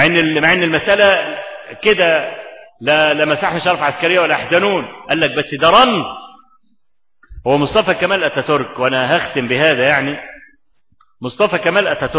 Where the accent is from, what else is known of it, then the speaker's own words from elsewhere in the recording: Egypt; وهو موجود عندنا في مصر لحد النهارده